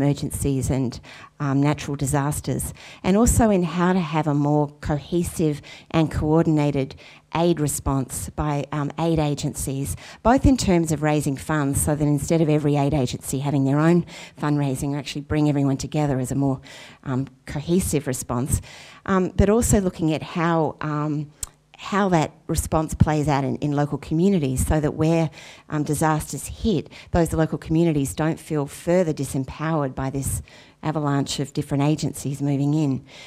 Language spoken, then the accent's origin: English; Australia; And that was a small example of what we could have done as an Australian community in galvanising that support.